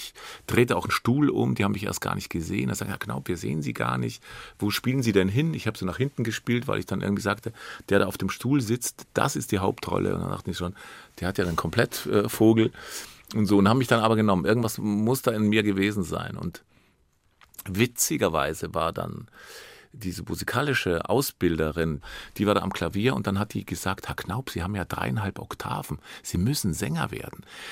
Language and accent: German; Bavaria, Germany; da in Oberstdorf, Sonthofen, da im Oberallgäu, wo ich aufgewachsen bin